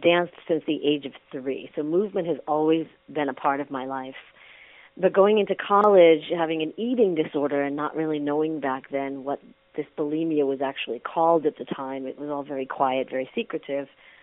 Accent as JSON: {"language": "English", "region": "Massachusetts", "country": "United States", "tie": "born or raised there", "said": "So I was already dancing growing up outside of Boston and grew up in mom's dancing school. I was doing performances in the local Boston Nutcracker."}